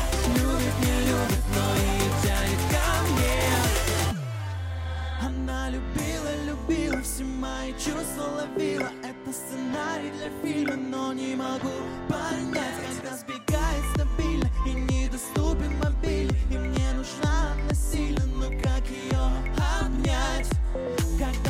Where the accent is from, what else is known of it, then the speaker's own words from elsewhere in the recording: Odesa, Odesa Oblast, Ukraine; Я из Одессы